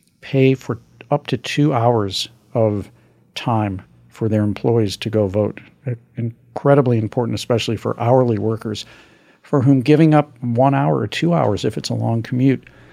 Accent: Missouri, United States; And I know you know Jason Kander, who's from my home state of Missouri.

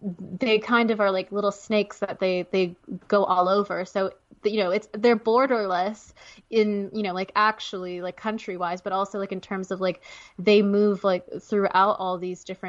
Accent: Canada; because I'm Canadian.

